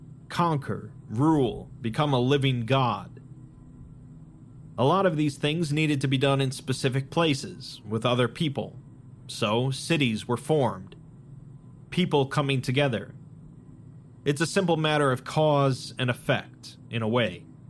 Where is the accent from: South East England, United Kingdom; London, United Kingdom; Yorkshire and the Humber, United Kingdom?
London, United Kingdom; I grew up in London, huge city, a vast metropolis.